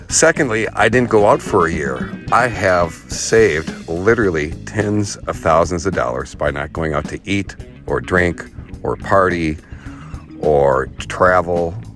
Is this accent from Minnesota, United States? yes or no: yes; Minneapolis, Minnesota, United States; I'm from Minneapolis, Minnesota.